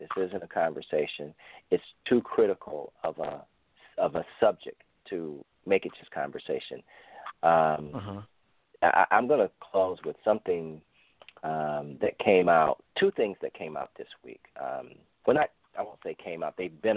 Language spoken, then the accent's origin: English; Cleveland, Ohio, United States; I'm born and raised in Cleveland, Ohio. I'm a Cleveland inner city kid at heart, and always will be.